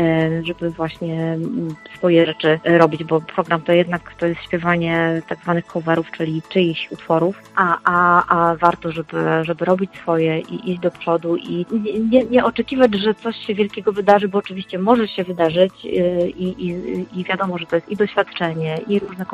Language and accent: Polish; Opole, Opole Voivodeship, Poland; now in Wrocław, Poland; ja już we Wrocławiu mieszkam od wielu, wielu lat. Ja jestem Opolanką, czuję się Opolanką i zawsze będę się czuła Opolanką. Natomiast faktycznie od już kilkunastu lat mieszkam we Wrocławiu